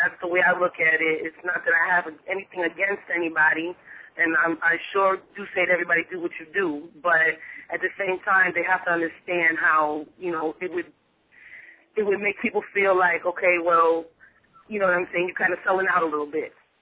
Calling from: Sarasota, Florida, United States; I'm calling from Sarasota, Florida.

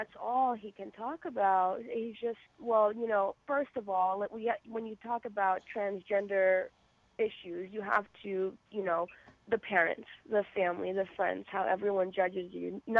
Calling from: Buffalo, New York, United States; I'm calling from Buffalo, New York.

